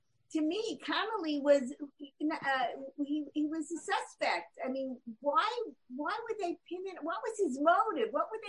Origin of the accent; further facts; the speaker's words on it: Northern United States, United States; So the fact that I came from the North as a Yankee played a lot into it.